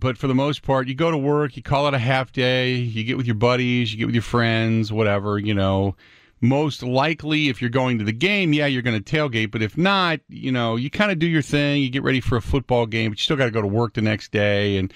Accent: Cincinnati, Ohio, United States; where I grew up in Cincinnati.

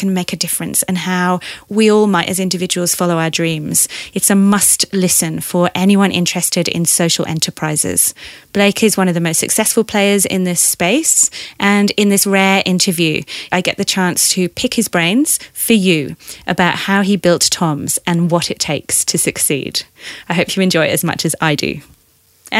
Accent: Leeds, Yorkshire and the Humber, United Kingdom; now in Australia; I'm from Leeds, so I was not made for Australian sunshine.

